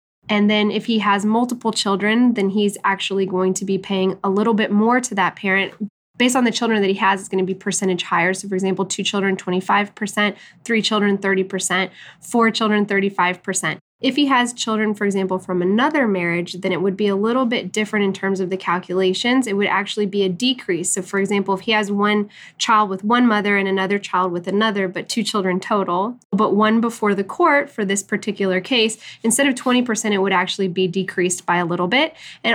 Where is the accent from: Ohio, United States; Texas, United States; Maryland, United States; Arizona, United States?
Texas, United States; Richardson; also born or lived in Austin, United States / New York, United States; So I grew up in Richardson, Texas. I'm one of six siblings.